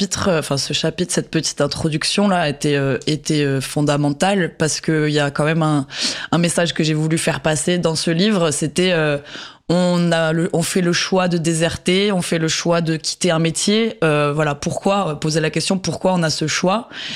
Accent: Tarbes, Occitanie, France; J'ai grandi à Tarbes, une petite ville dans le sud-ouest.

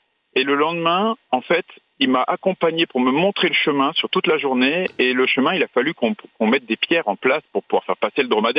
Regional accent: France; je lui dis en arabe, je suis français

